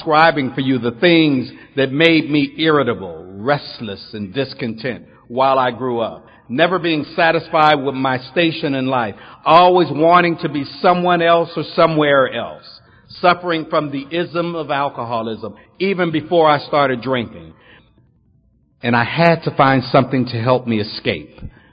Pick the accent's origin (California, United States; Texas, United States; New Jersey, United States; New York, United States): California, United States; Watts; And in my neighborhood where I grew up in Watts, y'all, and tough place to grow up.